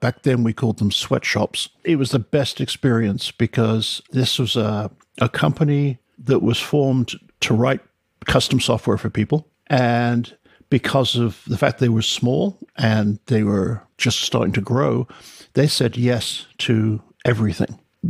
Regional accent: England, United Kingdom; now in United States; I am English, but I've been living in the US now for 30-something years.

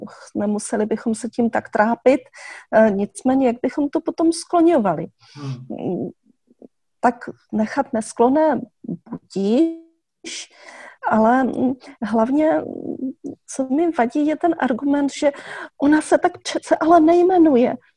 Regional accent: Moravia, Czechia; Ale všichni jsme z Moravy, takže všichni samozřejmě rožínáme.

